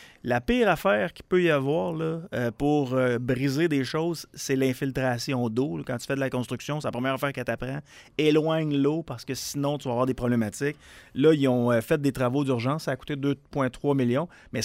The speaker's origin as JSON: {"language": "French", "region": "Quebec", "country": "Canada"}